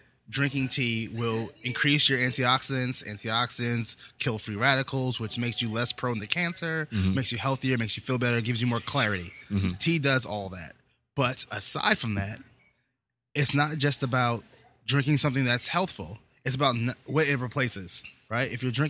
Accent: East Coast, United States; being that I grew up in the East Coast of America, there wasn't a lot of tea culture happening.

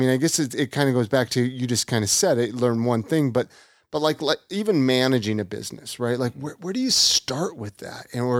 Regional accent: California, United States; I mean, I grew up in California. I have always been that type.

